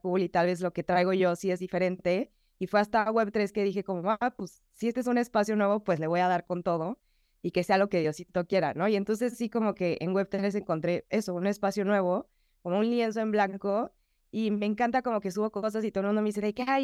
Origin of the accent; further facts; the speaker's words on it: Mexico; yo soy mexicana, vivo en la Ciudad de México, tengo 31 años y estudié diseño gráfico y publicidad en Buenos Aires en el 2010